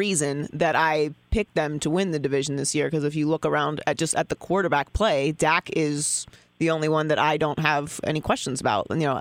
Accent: Pittsburgh, Pennsylvania, United States; I'm from Pittsburgh, so I've spent a lot of time in Philadelphia

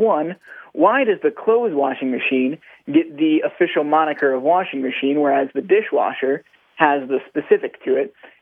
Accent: Ohio, United States; also born or lived in Los Angeles; now in Kentucky, United States; No, we're both from Ohio originally. We've been in Kentucky about 2 months now

